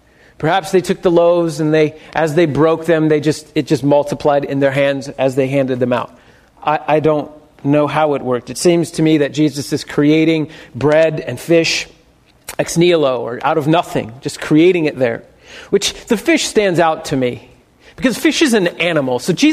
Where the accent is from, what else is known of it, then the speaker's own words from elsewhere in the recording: United States; Maybe it's because I'm an American, and as an American, we don't do anything without thinking about food being involved in some way or another.